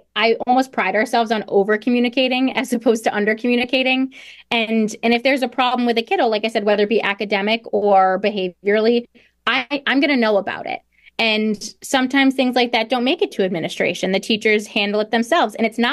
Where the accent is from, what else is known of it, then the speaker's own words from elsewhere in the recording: Pittsfield, Massachusetts, United States; I grew up in Pittsfield. I went to Pittsfield Public Schools my whole life.